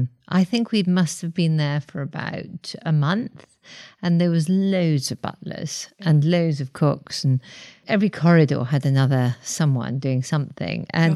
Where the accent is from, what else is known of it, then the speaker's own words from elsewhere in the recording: Wales, United Kingdom; I do remember one story, which, being Welsh, I'd been brought up on Eisteddfods and had always been round every Eisteddfod in Wales and sang and done poetry and so forth.